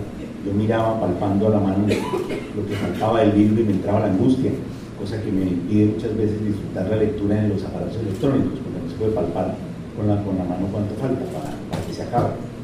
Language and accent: Spanish; Colombia; moved away; Yo me fui de Colombia en el año 85, regresé en el 2015, el año pasado, 30 años después, regresé a vivir a una Colombia muy distinta